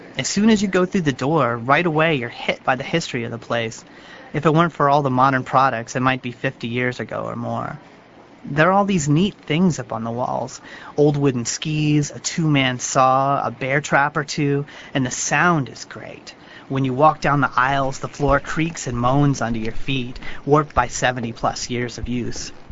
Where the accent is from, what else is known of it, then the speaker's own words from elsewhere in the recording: Florida, United States; I grew up in Florida, and it was up here I got to experience winter and snow.